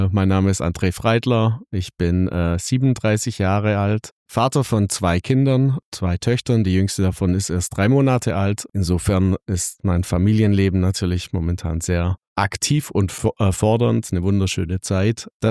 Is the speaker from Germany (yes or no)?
yes; Trochtelfingen, Baden-Württemberg, Germany; Ich bin hier in Trochtelfing geboren, ich bin direkt an der Firma aufgewachsen